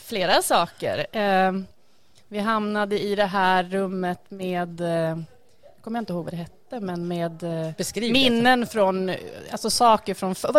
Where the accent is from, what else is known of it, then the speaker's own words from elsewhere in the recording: Västerås, Västmanland County, Sweden; jag är inte född i Västerås, men jag har bott större delen. Jag har vuxit upp i Västerås och sen har jag bott ungefär 10 år på olika platser utomlands och på andra ställen i Sverige. Mm. Men visst, det här är ju mitt hem.